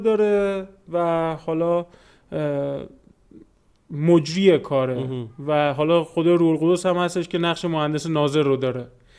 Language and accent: Persian; Iran; من در یک خانواده نرمال بزرگ شدم، در همون جامعه ایران با همون دین غالب